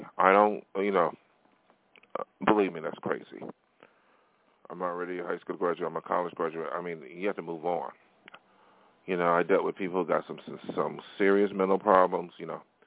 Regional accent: Buffalo, New York, United States; if they did come out here from Buffalo, from my hometown

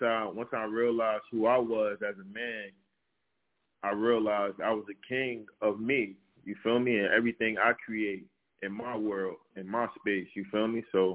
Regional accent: Plainfield, New Jersey, United States; also born or lived in Far Rockaway, New York; I'm from Plainfield, New Jersey, born Far Rockaway, Queens, New York.

